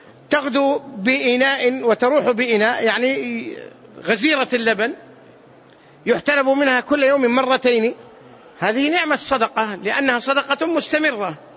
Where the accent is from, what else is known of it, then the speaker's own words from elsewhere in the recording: Hejaz, Saudi Arabia; يكثر هذا الشجر عندنا في الحجاز،